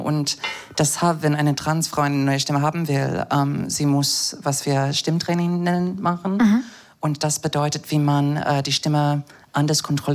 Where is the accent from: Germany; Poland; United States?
United States; German is a second language; Und ich komme aus den USA ursprünglich